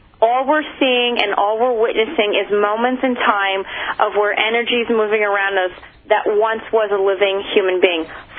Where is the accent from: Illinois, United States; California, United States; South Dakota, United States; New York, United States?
New York, United States; Actually, Dave gave me his, because, you know, I'm a New Yorker. We don't need coats, you know.